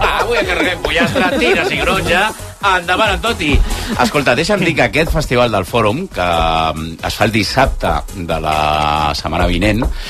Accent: Sant Feliu de Llobregat, Catalonia, Spain; jo sóc de contrades, sóc de Sant Feliu de Llobregat, amics

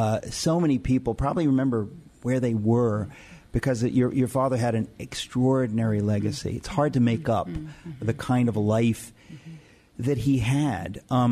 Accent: Texas, United States; from Texas, and I'm sitting here with Ann Graham Watts.

